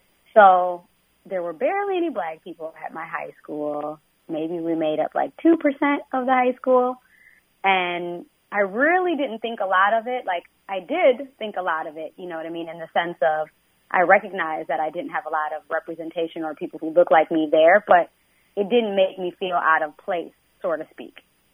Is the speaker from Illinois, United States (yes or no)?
no; Minnesota, United States; So when I was growing up in Minnesota, I was a minority, and there were not a lot of black people in the state of Minnesota overall.